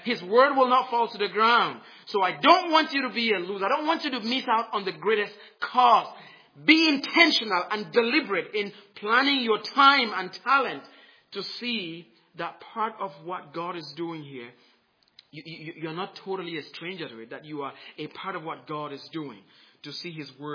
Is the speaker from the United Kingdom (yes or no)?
no; Cameroon; I grew up in Cameroon in Central Africa, and we had gods. Every family had their own gods. Every tribe had their own gods.